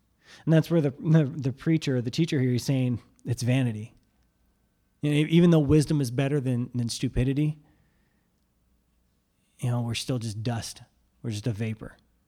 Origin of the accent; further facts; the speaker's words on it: United States; I can do what I want. I'm an American.